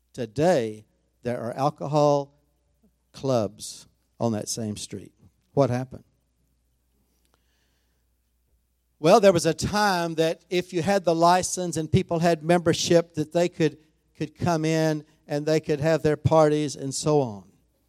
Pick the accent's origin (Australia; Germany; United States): United States; Tyler, Texas; I grew up here in Tyler.